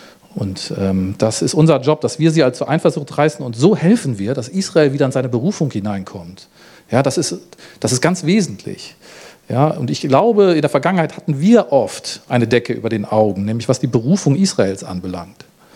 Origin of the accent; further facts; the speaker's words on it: Germany; gerade als wir als Deutsche haben, glaube ich, nichts zu reden